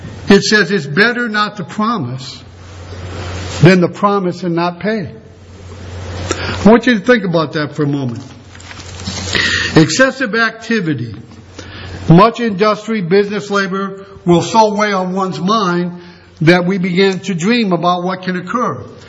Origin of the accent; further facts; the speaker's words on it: Indiana, United States; There was a man when I grew up in Indiana, and he was a really dear man.